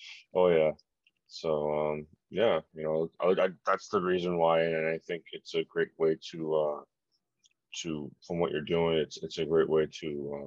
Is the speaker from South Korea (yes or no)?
no; Richmond Hill, Ontario, Canada; So I'm from Toronto, Canada. I live in a small town called Richmond Hill. It's more so like a farmish, small city side. Nothing too, it's not big. I don't live downtown Toronto where it's always fast paced.